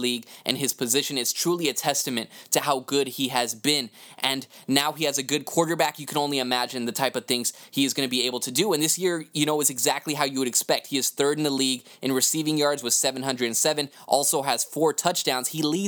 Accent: Texas, United States; Now, this game will be in Houston, in my home state of Texas

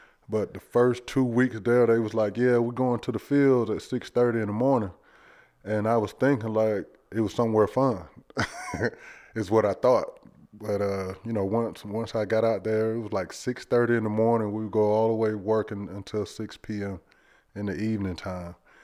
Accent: Cocoa, Florida, United States; so I was born and raised in Cocoa, Florida, raised by a single mom.

